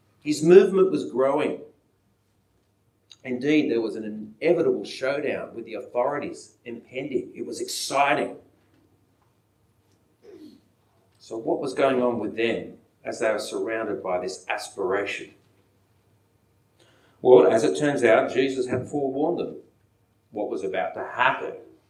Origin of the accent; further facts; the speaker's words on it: Australia; the great people that make us feel worthy to celebrate being Australian and our athletic prowess